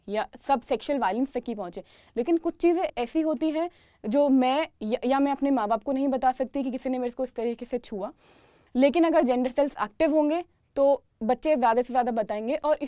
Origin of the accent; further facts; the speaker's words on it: Rajasthan, India; मैं राजस्थान इंडिया से बिलोंग करती हूँ।